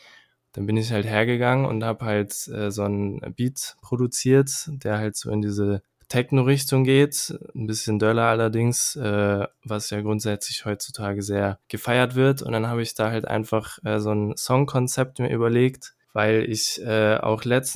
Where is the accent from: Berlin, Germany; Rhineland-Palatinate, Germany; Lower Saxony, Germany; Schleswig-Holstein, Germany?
Schleswig-Holstein, Germany; Kiel; ich bin 23 Jahre alt und ich komme aus Kiel